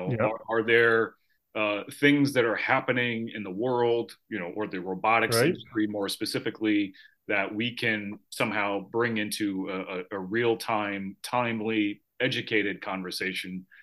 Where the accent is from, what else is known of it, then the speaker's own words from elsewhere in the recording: Boston, Massachusetts, United States; I'm from Boston. I got to get my Boston love a little bit better represented here in the listeners.